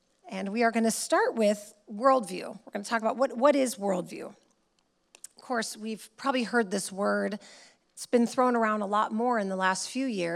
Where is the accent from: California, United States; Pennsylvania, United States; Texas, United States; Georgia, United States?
California, United States; I'm from California, and you've got some of these houses that they've built like on cliff sides